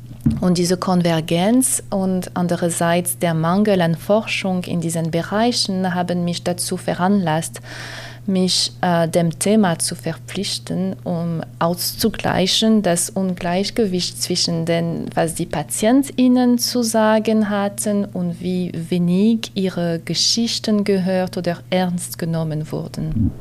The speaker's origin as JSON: {"language": "German", "country": "France", "accent": "European", "second_language": "German", "moved": "as an adult", "lives_now": "Germany", "said": "Man kann hören, mein Akzent, ich würde sagen europäisch, komme aus Frankreich, arbeite in Deutschland."}